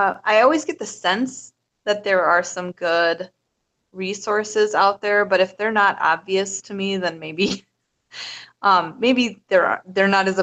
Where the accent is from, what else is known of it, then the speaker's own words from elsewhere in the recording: Minnesota, United States; I actually was very transient, and I'm from Minnesota, but I moved all over the place.